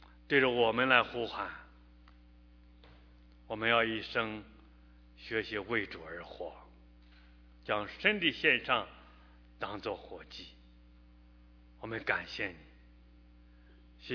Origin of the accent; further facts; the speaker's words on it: China; 我们许多的我们中国人实际上信主的比例还是很低